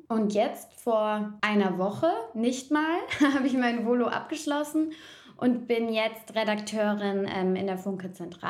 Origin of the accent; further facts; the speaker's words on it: Kaiserslautern, Rhineland-Palatinate, Germany; also born or lived in Mannheim; now in Berlin, Germany; Ich komme aus Kaiserslautern, aus der Gute Palz, bin Pfälzerin und vor ein bisschen mehr als einem Jahr jetzt nach Berlin gezogen. Und vorher habe ich in Mannheim studiert